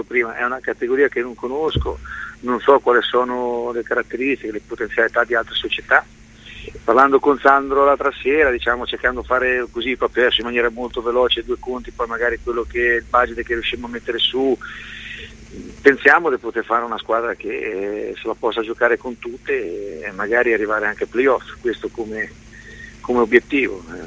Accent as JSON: {"language": "Italian", "town": "Ancona", "region": "Marche", "country": "Italy", "said": "però da anconetano non è mai mancato l'amore e la voglia di far bene per questa squadra, per questa città."}